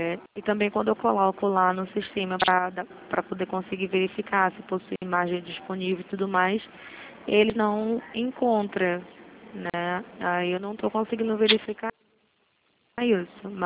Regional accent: Rio de Janeiro, Brazil; eu sou daqui da Zona Oeste de Santa Cruz.

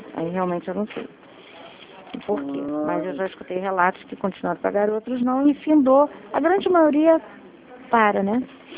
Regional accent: Saquarema, Rio de Janeiro, Brazil; Minha terra. Saquarema é minha terra, mas eu tô quase todo final de semana aí.

